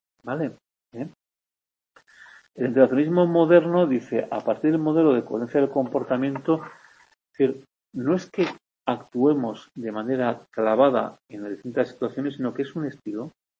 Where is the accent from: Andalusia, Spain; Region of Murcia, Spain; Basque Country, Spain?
Andalusia, Spain; Veo que la situación en mi tierra Andalucía es distinta que aquí.